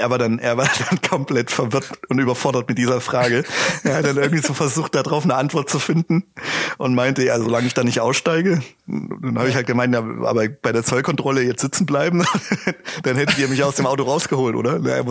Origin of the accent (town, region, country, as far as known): Switzerland